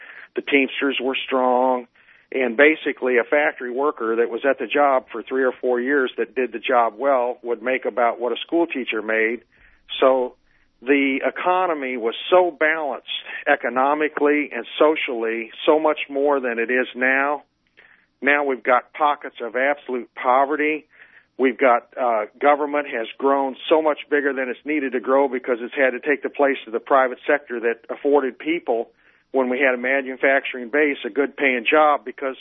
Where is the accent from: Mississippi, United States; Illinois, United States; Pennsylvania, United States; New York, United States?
Illinois, United States; I grew up in the Midwest in Illinois, land of Lincoln, and I was born in the mid-50s